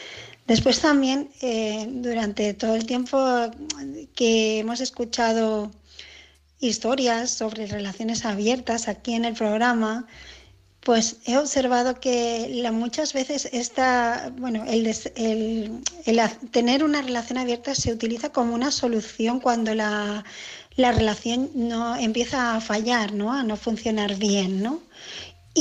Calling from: Barcelona, Catalonia, Spain; de Barcelona

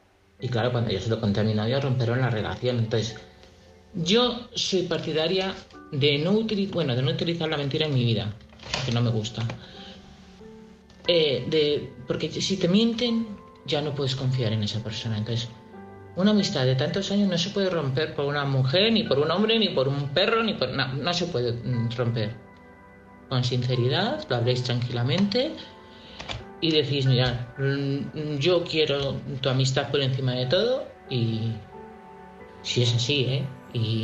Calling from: Madrid, Community of Madrid, Spain; corresponsal de Madrid.

